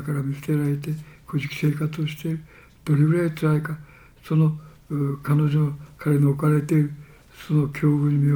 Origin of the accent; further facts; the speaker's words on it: Kumamoto, Japan; 私は熊本出身ですけど、